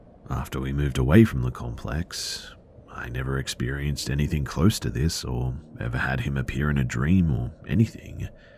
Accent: Spain; moved away as an adult; now in New York, United States; we're from Spain, and when this happened, end of September 2023, we were fairly new to the US. I moved here a while back for law school

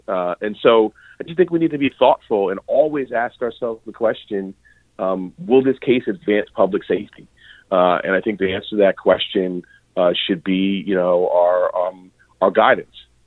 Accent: New York, United States; when I was growing up in Harlem

